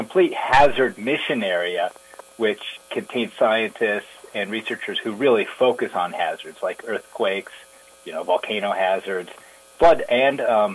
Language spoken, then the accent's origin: English; Minnesota, United States; I grew up in Minnesota, so I grew up not so much on rivers, but paddling lakes and lakes in northern Minnesota in canoes.